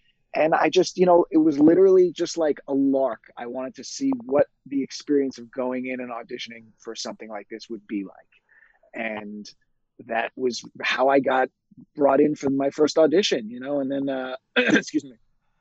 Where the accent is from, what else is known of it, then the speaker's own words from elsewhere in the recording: New York City, New York, United States; also born or lived in Long Island; So I grew up in New York City and on Long Island, and I grew up playing in rock bands.